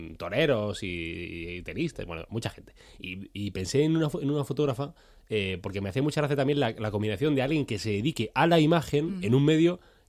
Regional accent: Granada, Andalusia, Spain; aparte yo soy de Granada, con lo cual a mí que me llueva ya me fastidia.

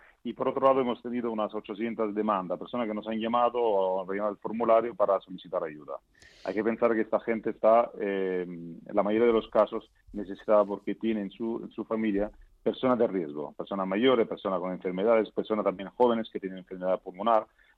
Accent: Italy; Spanish is a second language; moved away as an adult; now in Madrid, Spain; soy italiano. Llevo en España desde el año 97 y estoy afincado en Madrid.

